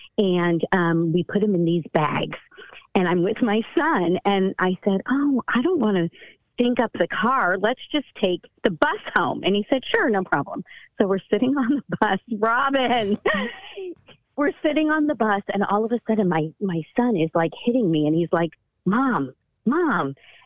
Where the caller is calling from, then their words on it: San Francisco, California, United States; from? San Francisco.